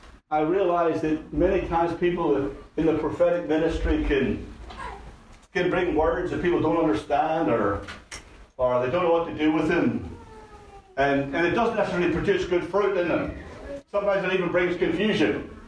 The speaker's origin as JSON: {"language": "English", "town": "Belfast", "region": "Northern Ireland", "country": "United Kingdom", "tie": "born or raised there", "said": "I remember, obviously, I grew up in Belfast and grew up in the culture of our family, our large family"}